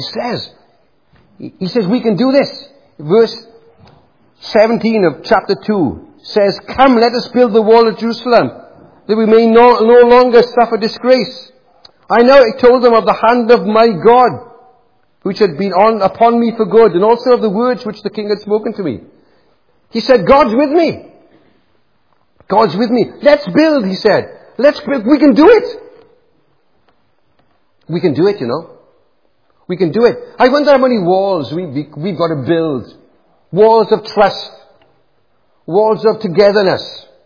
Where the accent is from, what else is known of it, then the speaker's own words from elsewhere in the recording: United Kingdom; I don't know if we cope with that as British people.